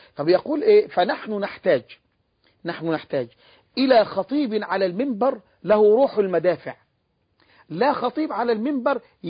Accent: Egypt; وقبرها عندنا في مصر

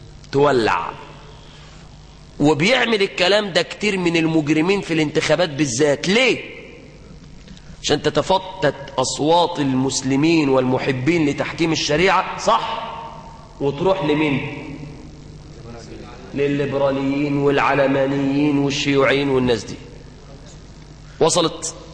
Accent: Mansoura, Dakahlia, Egypt; now in Cairo, Egypt; أنا جاي عندكم هنا القاهرة وأنا من المنصورة

